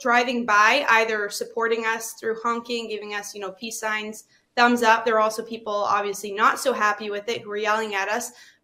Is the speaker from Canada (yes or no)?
yes; Winnipeg, Manitoba, Canada; I'm from Winnipeg, Manitoba. I was attending Red River College at the time when they implemented these mandates.